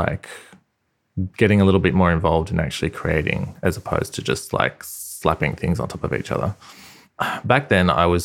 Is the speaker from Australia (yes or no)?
yes; Sydney, New South Wales, Australia; I'm a producer from Sydney